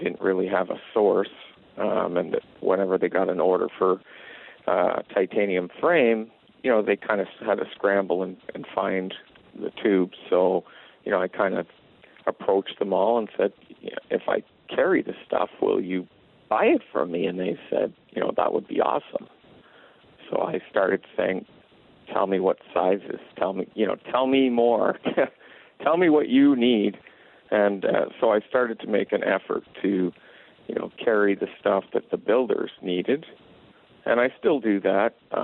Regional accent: Ottawa, Ontario, Canada; I grew up in Ottawa, Ontario, you know, like any other Canadian kid. I played hockey and a whole bunch of other sports.

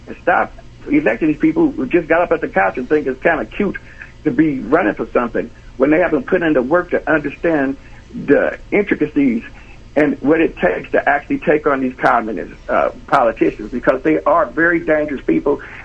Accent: Los Angeles, California, United States; I grew up here, but I grew up in South Central L.A., so I've got the black vote.

